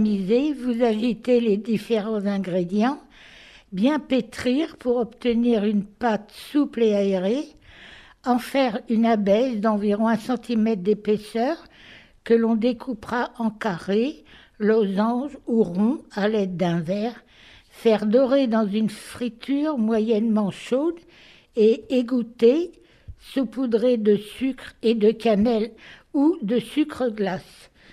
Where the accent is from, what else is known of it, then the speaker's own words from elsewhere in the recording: Grand Est, France; Moi, je suis alsacienne d'origine